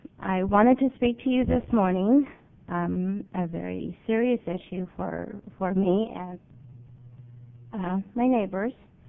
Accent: San Ramon, California, United States; also born or lived in Modesto; If this were Del Rio, and I grew up in San Ramon and Danville, California, and that's the equivalent of your Del Rio, this would not be happening. And I just happened to come back home, and I'm a Modestan by birth.

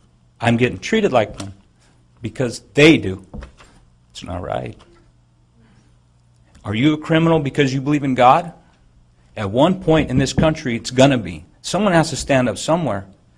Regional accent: Oregon, United States; moved away; I was raised up in Oregon. I moved here. I started a family.

